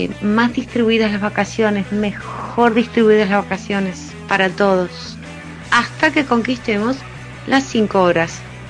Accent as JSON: {"language": "Spanish", "town": "Exaltación de la Cruz", "region": "Buenos Aires Province", "country": "Argentina", "said": "de Exaltación de la Cruz."}